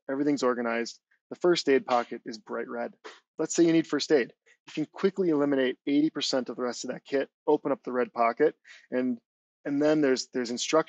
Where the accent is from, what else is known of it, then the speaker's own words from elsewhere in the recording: Wisconsin, United States; I grew up in Wisconsin, right? If there was a snowstorm or a tornado, you know, we'd go help our neighbors.